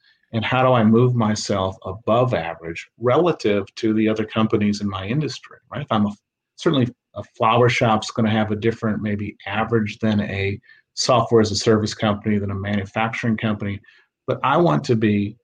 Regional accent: Michigan, United States; now in Houston, United States; I still play hockey here in Houston. I grew up playing in Michigan.

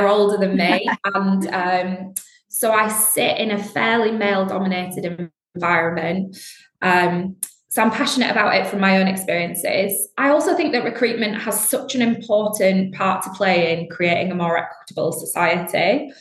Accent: Bradford, Yorkshire and the Humber, United Kingdom; accent: Northern; moved away; I'm clearly Northern. I grew up in Bradford, and when I first moved to London, even my accent I found was a barrier

